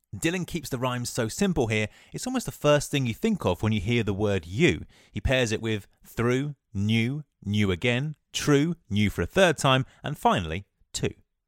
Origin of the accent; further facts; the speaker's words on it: England, United Kingdom; As an Englishman, something instantly springs to mind.